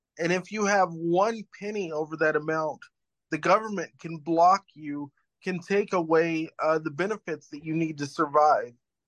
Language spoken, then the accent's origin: English; Oregon, United States; I'm 35 years old. I'm from Oregon.